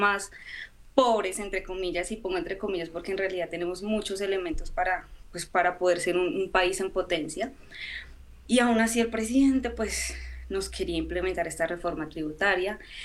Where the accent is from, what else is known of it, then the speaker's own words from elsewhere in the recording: Bogotá, Colombia; born there; hago parte de la bella Colombia, del bello país de Colombia, nací en Bogotá, la capital de Colombia, hablo del norte, vivo al norte de Bogotá, se puede decir que no con la capital como tal, pero sí en la sabana